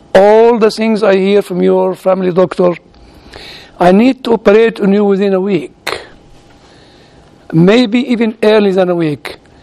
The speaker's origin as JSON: {"language": "English", "country": "United Kingdom", "lives_now": "United States", "said": "I said, I'm British. Which is true. I am British, I don't have the right to vote."}